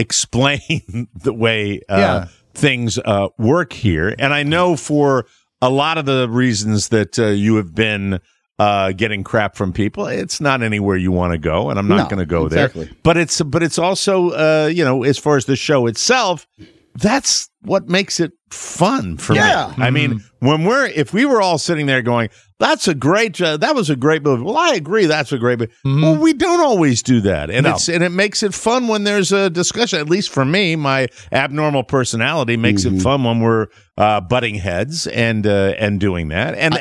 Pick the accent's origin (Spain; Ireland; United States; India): Ireland; I said, I'm Irish. I do everything for credit.